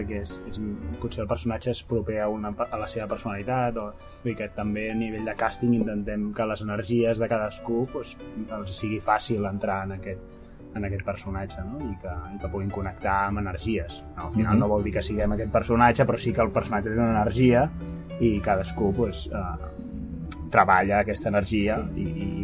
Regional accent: Sabadell, Catalonia, Spain; i jo vinc més de Sabadell

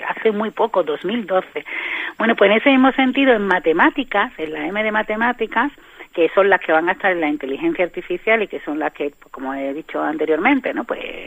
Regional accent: Andalusia, Spain; Yo soy muy andaluza, me encanta bailar, me encanta

